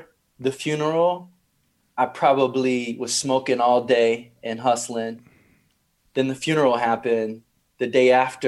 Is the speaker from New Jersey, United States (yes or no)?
no; Texas, United States; And so I came up from Texas, you know, with a quarter pound of weed under my seat.